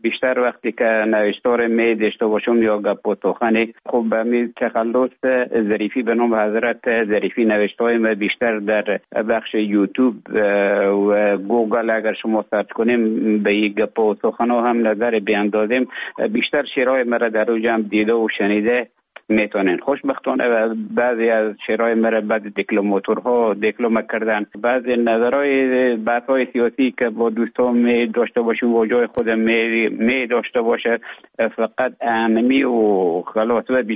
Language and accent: Persian; Afghanistan; also born or lived in Russia; now in Finland; طالبا آمدن من در افغانستان بودم. بعد از ای که از افغانستان طالبا آمدن به اوج گذاره محکمه که مشکل بود و آمدم به طرف های روسیه و از روسیه آمدم به ایج بفنلا.